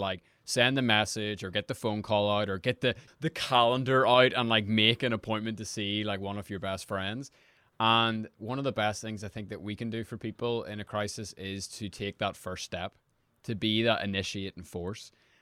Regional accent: Ireland; I'm a podcaster from Ireland

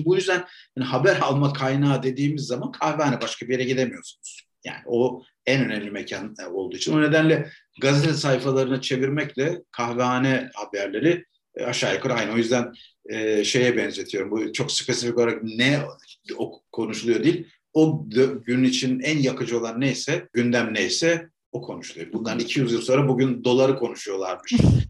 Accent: Ankara, Turkey; ben hep Ankara'da doğdum, büyüdüm.

